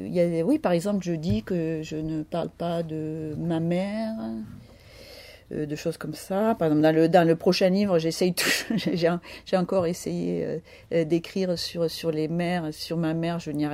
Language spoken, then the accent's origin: French; Montpellier, Occitanie, France; also born or lived in Aveyron; now in Paris, France; Moi, je suis née dans l'Aveyron, dans un petit village. Ensuite, j'ai vécu à Montpellier et quand j'avais 15 ans, ma seule ambition, c'était d'aller vivre à Paris